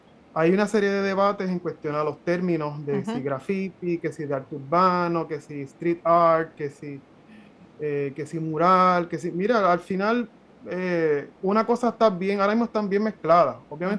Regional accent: Carolina, Puerto Rico; Yo soy de Carolina y no decidí trabajar Carolina

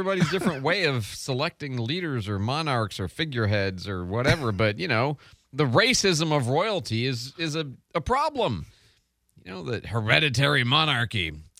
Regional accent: United States; they'd express it to me because I'm an American, right?

